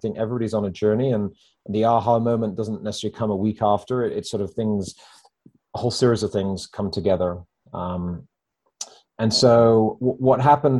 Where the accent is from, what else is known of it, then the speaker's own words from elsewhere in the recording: United Kingdom; again, being a Brit, we have this thing called a milkman.